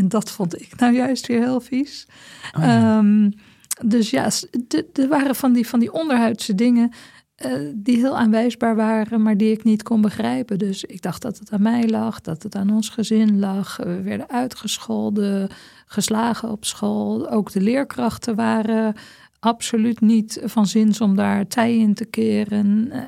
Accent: Putten, Gelderland, Netherlands; Ik ben opgegroeid in Putten, zoals je al zei, op de Veluwe. Zwaar getroffen dorp.

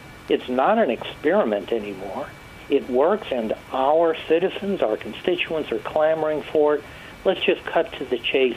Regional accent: Oregon, United States; Let's suppose my home state applies for this federal enabling legislation accepts it. We try a single-payer plan in Oregon.

